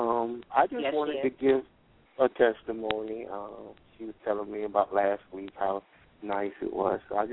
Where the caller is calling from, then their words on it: South Carolina, United States; I was calling from South Carolina.